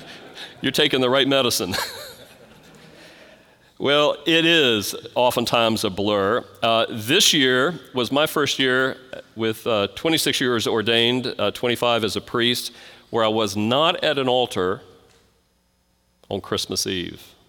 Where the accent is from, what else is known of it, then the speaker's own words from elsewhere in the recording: Alexandria, Louisiana, United States; made it to my hometown in Alexandria